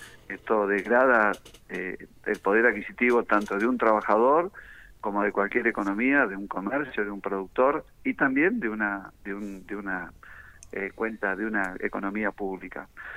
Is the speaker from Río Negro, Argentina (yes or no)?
yes; Río Negro, Argentina; a pesar de la gran carga impositiva que pagamos los rionegrinos, como cualquier argentino